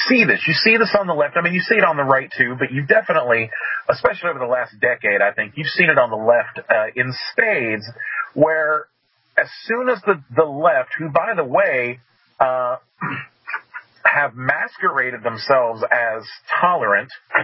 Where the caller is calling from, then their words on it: Clarksburg, West Virginia, United States; Calling from Clarksburg, West Virginia.